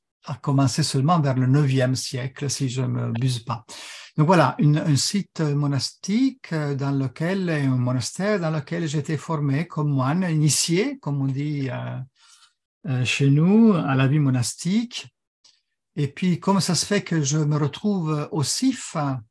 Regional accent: Turin, Piedmont, Italy; French is a second language; now in France; l'accent que vous entendez sûrement, je suis italien d'origine. Donc, ma région d'origine, c'est le Piémont. Je suis né à Turin. Et donc, je suis arrivé en France pour rentrer au monastère.

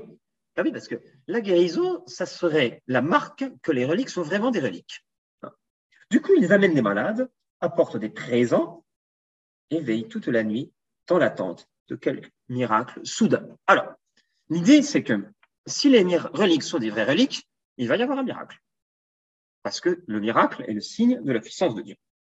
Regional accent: the Alps, France; alors comme je viens des Alpes, j'ai aucun scrupule à le dire

